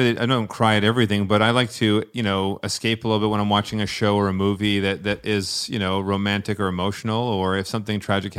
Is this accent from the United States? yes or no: no; Scotland, United Kingdom; I'm Scottish.